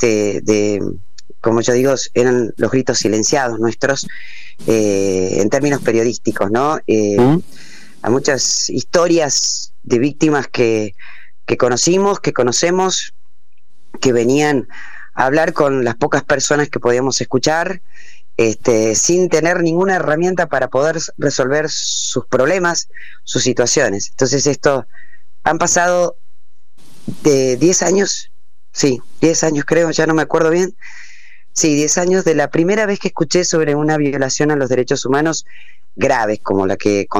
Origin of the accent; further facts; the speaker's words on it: Jujuy, Argentina; Yo le decía, no, yo soy de Jujuy.